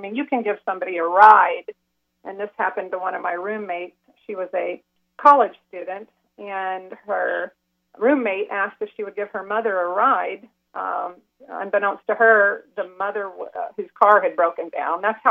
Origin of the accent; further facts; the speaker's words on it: Arkansas, United States; I was raised in Arkansas, so we had two senators here in Arkansas who were championing my case